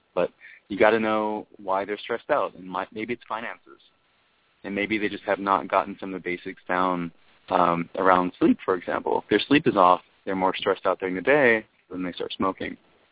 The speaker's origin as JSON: {"language": "English", "town": "Houston", "region": "Texas", "country": "United States", "also_born_or_lived": "Washington, D.C. / Singapore", "moved": "yes", "said": "I left Texas where I'm from, and I shifted from a city-based concept, like I'm a Houstonian, or I'm a Texan, or I'm an American, to I'm a global citizen."}